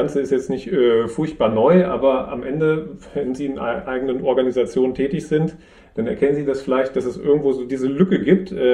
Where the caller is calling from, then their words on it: North Rhine-Westphalia, Germany; Grüße aus dem Münsterland.